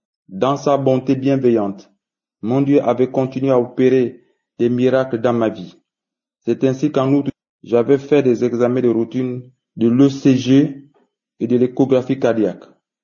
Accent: Gabon; Je suis un Gabonais résident au Gabon.

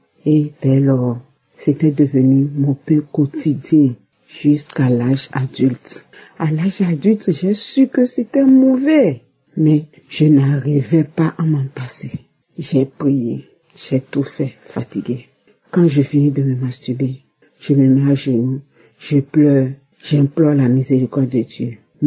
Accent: Benin; Je suis une béninoise résidant au Bénin.

